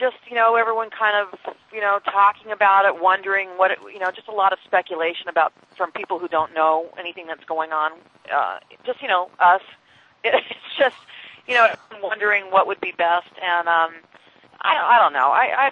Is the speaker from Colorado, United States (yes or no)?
yes; Colorado, United States; Because we grew up in Colorado, but we were forced by my parents to be Nebraska fans.